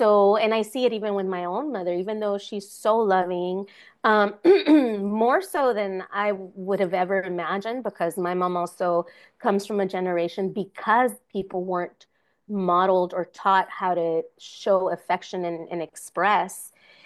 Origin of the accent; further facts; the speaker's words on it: United States; born there; I was born here in the United States